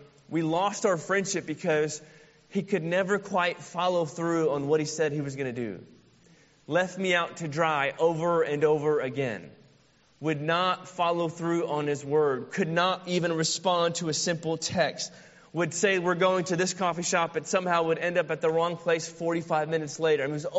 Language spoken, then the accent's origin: English; St. Louis, Missouri, United States; we grew up in St. Louis together.